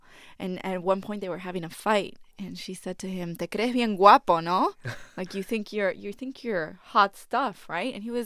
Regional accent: Argentina; So when I was growing up in Argentina, there was a cookie commercial that used that little phrase

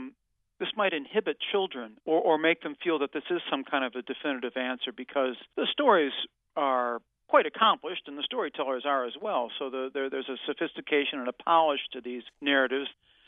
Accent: Michigan, United States; But yes, I grew up in Michigan, and my high school had a very high academic standard

